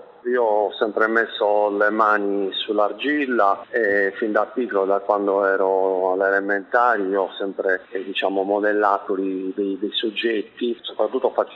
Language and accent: Italian; Sardinia, Italy; rispecchia l'amore che ho per la mia terra, perché la Sardegna ha un immenso patrimonio culturale